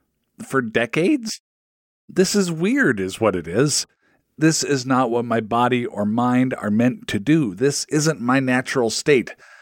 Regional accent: Seattle, Washington, United States; now in St. Paul, United States; I'm from Seattle originally. I live in St. Paul, Minnesota now.

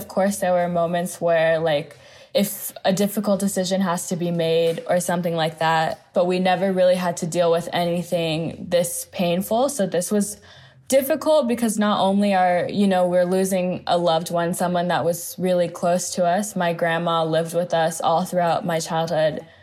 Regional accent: Los Angeles, California, United States; also born or lived in New York; I'm from Los Angeles, California, and in my house, we call our parents mom and dad. So my mom and my dad are both immigrants from the Dominican Republic. We, as in my sisters and I, were born in New York

